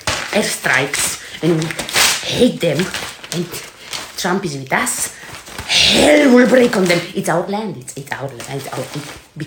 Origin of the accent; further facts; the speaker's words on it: Brooklyn, New York, United States; Yes, I'm from Brooklyn.